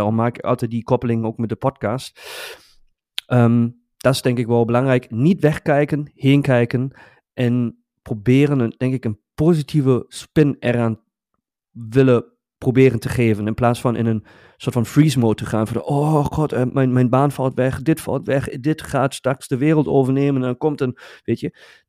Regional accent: Paderborn, North Rhine-Westphalia, Germany; in mijn thuisstad, waar ik ben geboren, in Paderborn

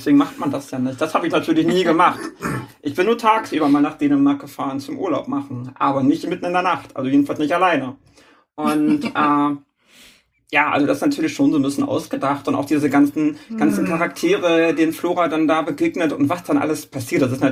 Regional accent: Schleswig-Holstein, Germany; now in Hamburg, Germany; insbesondere da, wo ich herkomme, aus diesem Hamburger Speckgürtel

